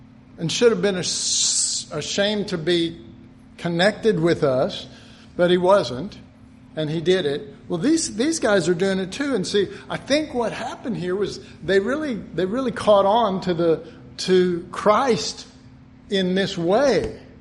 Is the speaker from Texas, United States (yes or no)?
yes; Oak Cliff, Texas, United States; also born or lived in Jamaica; growing up in Oak Cliff, you better.